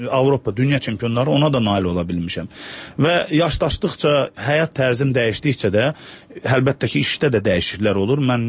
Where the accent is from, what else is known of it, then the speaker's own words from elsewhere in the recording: Ganja, Azerbaijan; Orta məktəbi mən Rus məktəbini bitirmişim və Gəncədə böyümüşəm.